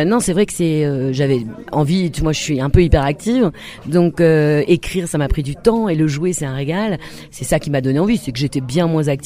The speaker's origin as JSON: {"language": "French", "town": "Argenteuil", "region": "Île-de-France", "country": "France", "tie": "born or raised there", "said": "je parle de vraiment de comment j'ai grandi, où j'ai grandi. Je viens d'Argenteuil et je raconte tout ça aux gens."}